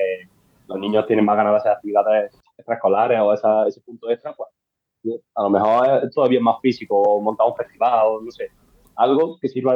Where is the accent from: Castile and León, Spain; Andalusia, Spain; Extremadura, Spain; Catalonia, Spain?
Andalusia, Spain; Lucena; nosotros en este caso somos de Andalucía, pues media provincia o media Andalucía o media lo que sea